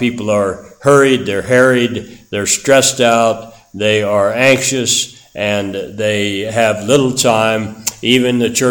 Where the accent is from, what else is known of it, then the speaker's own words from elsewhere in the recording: Kansas, United States; When I was a youngster growing up in Kansas, there were hardly any businesses open on Sunday.